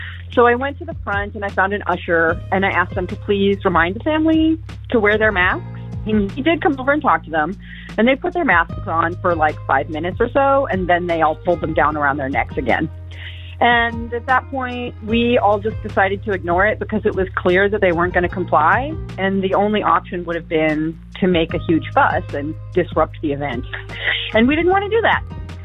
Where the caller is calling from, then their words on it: Ferndale, Washington, United States; Hi, my name is … I'm calling from Ferndale, Washington.